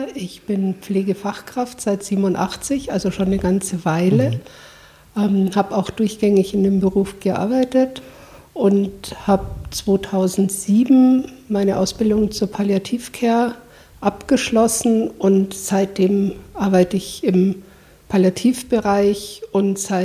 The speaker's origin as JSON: {"language": "German", "town": "Munich", "region": "Bavaria", "country": "Germany", "said": "dann bin auch eine Münchnerin, muss ich vielleicht noch dazu sagen"}